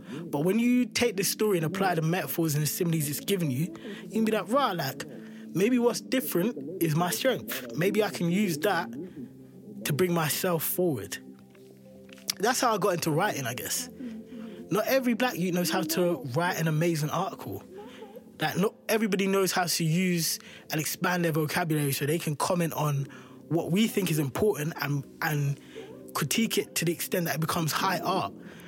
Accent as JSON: {"language": "English", "region": "London", "country": "United Kingdom", "said": "So I'm from South London. And in South London, as a young black male, you're basically part of the majority."}